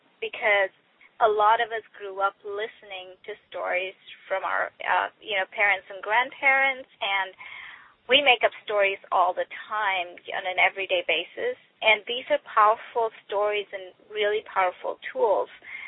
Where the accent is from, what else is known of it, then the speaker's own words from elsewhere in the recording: India; I grew up in India, and I wanted my kids to be exposed to stories from around the world.